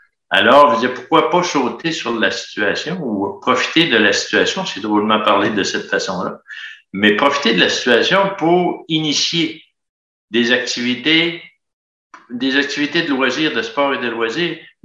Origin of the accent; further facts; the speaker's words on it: Portneuf-sur-Mer, Quebec, Canada; moved away; je suis originaire du village de Portneuf-sur-Mer. J'ai vu avec le temps, j'ai quitté un bon bout de temps